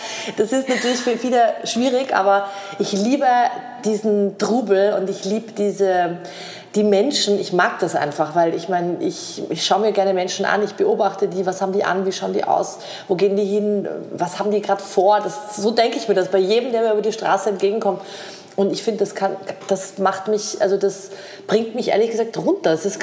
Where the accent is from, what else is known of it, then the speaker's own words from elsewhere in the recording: Vienna, Austria; Und es gehört einfach dazu als Wienerin oder als Österreicherin, dass man Schnitzel isst.